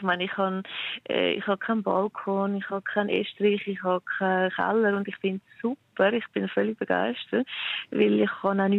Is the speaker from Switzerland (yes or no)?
yes; Switzerland; ich bin aufgewachsen in der Schweiz